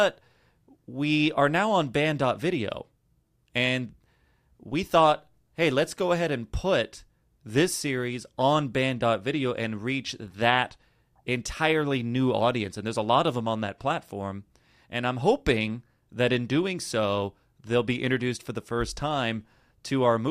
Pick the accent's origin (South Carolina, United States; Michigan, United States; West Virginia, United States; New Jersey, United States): New Jersey, United States; born there; So foreign, I was born in New Jersey, but we'll move forward.